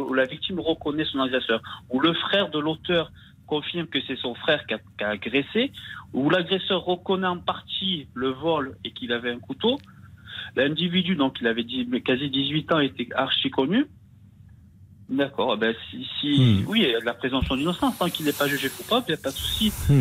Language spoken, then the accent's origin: French; Marseille, Provence-Alpes-Côte d'Azur, France; Moi, je vis dans les quartiers nord. Je suis un enfant de, je suis marseillais. J'ai grandi dans la Marseille. Je suis un fils d'immigré.